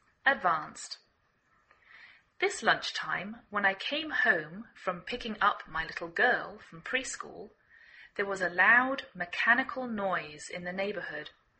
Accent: England, United Kingdom; now in United States; I'm English.I live in the northwest of the United States

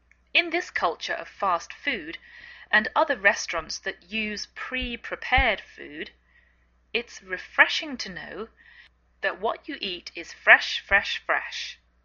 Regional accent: England, United Kingdom; now in United States

